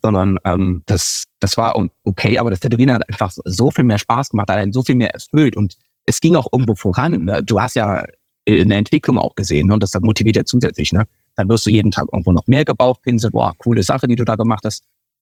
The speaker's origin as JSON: {"language": "German", "region": "Eifel", "country": "Germany", "said": "Ja, nee, gebürtig nicht, ich komme eigentlich aus der Eifel"}